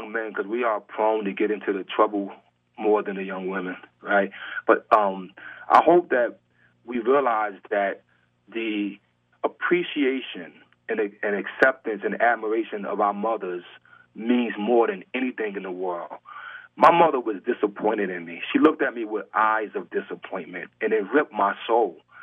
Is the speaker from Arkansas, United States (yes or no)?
no; Brownsville, New York, United States; I grew up in Brownsville when it was dangerous, bro.